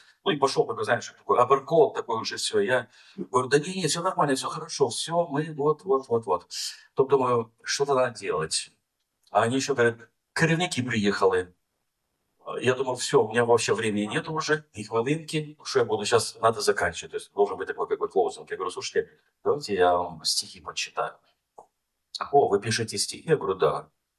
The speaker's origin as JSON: {"language": "Russian", "region": "Krasnodar Krai", "country": "Russia", "said": "Я говорю, да, я из Кубани."}